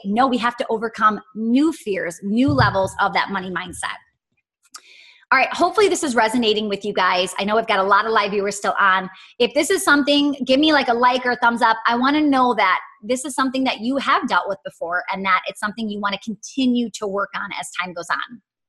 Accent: Midwest, United States; I'm from the Midwest. I'm very conservative.

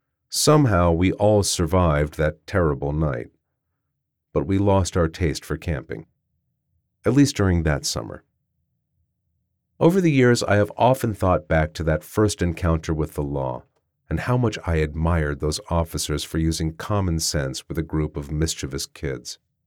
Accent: Murfreesboro, Tennessee, United States; also born or lived in Memphis; I was born in Memphis. But by the time I was 3, we, my parents, my older sister, and I, moved to Murfreesboro

